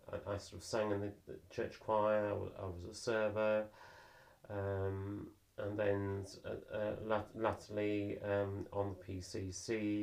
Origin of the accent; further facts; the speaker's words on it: East Midlands, United Kingdom; I come from Lincolnshire. I was brought up in on a farm. I come from an agricultural family on both sides of the family.